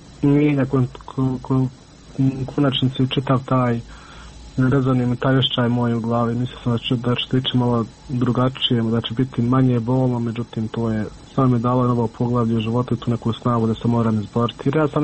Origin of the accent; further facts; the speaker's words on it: Miljevina, Republika Srpska, Bosnia & Herzegovina; mi smo svi gore iz Miljevine